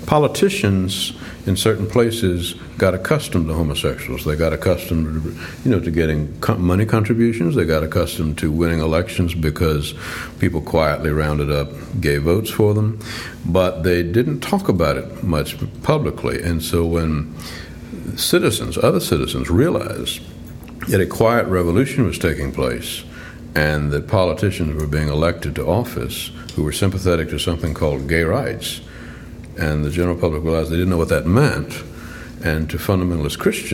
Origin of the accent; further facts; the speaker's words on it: the South, United States; You know, I mean, I'm a Southerner.